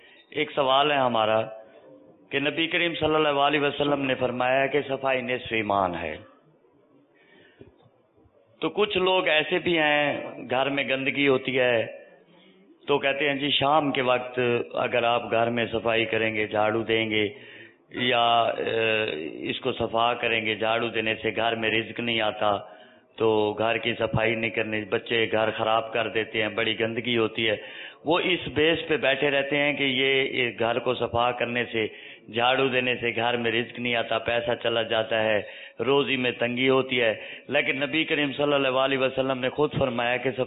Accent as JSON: {"language": "Urdu", "town": "Multan", "region": "Punjab", "country": "Pakistan", "said": "میں آرٹسٹ ہوں، ملتان سے آیا ہوں"}